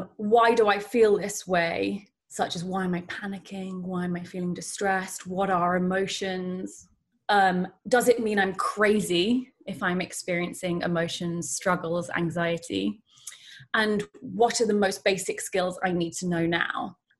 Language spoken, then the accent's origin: English; United Kingdom; I love the NHS and think it's probably the most important thing that we have as British people